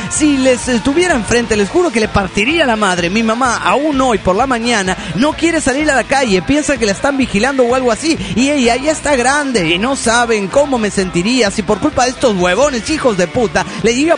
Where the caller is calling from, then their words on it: Ferrara, Emilia-Romagna, Italy; Spanish is a second language; de Ferrara, Italia.